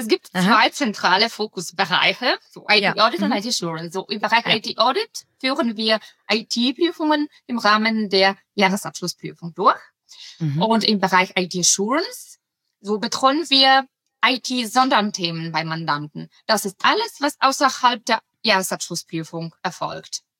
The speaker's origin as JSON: {"language": "German", "country": "Bulgaria", "said": "Das wäre Bulgarien, mein Heimatland."}